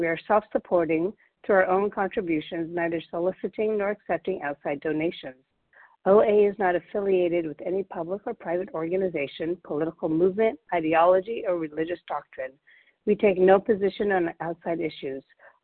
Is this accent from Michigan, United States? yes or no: no; California, United States; from Northern California, and I'm a recovered compulsive eater.